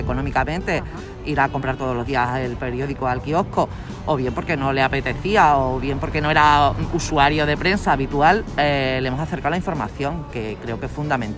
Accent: La Codosera, Extremadura, Spain; now in Badajoz, Spain; yo tengo 46 años, nací, bueno, soy de La Codosera, nací en Badajoz, pero soy de La Codosera, pero desde hace pues más de 25 años vivo en Badajoz

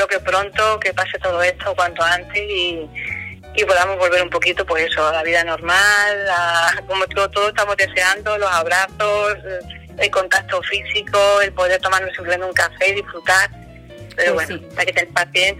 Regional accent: Badajoz, Extremadura, Spain; yo nací aquí en Badajoz, como se suele decir, en Badajoz de toda la vida. Estudié aquí en la Josefina, luego en el Zurbarán, en el instituto, y me animé por seguir mis estudios aquí en Badajoz y estudié biblioteconomía.

